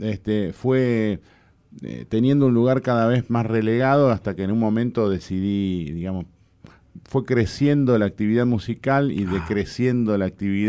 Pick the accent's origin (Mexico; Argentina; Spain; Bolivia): Argentina; Lanús, Buenos Aires Province; born there; Nací en Lanús.